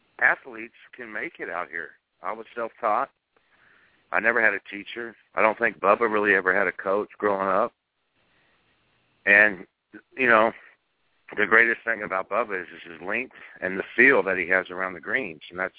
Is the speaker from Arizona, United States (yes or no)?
no; Dardanelle, Arkansas, United States; But the only people that told me never to change my swing are the people that I grew up around in Dardanelle, Arkansas.